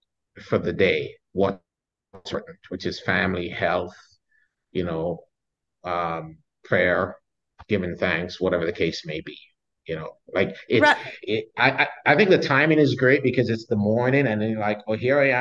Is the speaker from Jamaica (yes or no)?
yes; Jamaica; born there; I was born in a Christian, I'm Jamaican born.